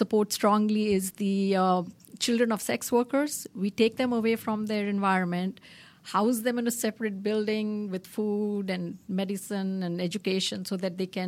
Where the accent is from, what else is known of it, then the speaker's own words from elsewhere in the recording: Kolkata, West Bengal, India; I come from Calcutta, city of Calcutta in India.